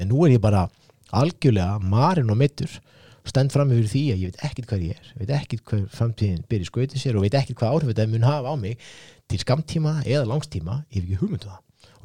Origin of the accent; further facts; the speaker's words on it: Reykjavík, Capital Region, Iceland; ég náttúrulega alinn upp í Breiðholti ég alinn upp á þú veist, hérna, verkamannafjölskyldu sem hafði ekki mikið með handana